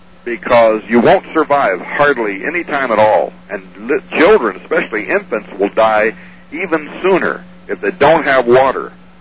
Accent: Arizona, United States; I never forget how growing up in the Arizona desert, because that's where I grew up as a kid

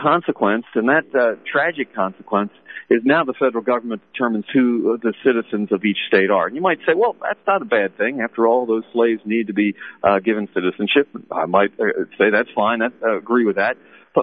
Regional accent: Maryland, United States; For example, my home state here of Maryland, and it may sound astonishing seeing as it's such a deeply blue state today

